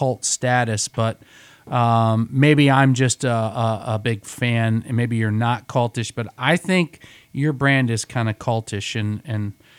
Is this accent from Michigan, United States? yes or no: yes; Grand Rapids, Michigan, United States; when I tell people I'm from Grand Rapids, Michigan, they're just like, "Oh yeah, that's you guys got a lot of beer going on there, don't you?"